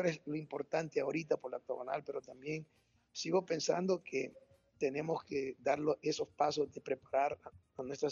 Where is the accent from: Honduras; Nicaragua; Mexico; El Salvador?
El Salvador; estamos representando un país como salvadoreño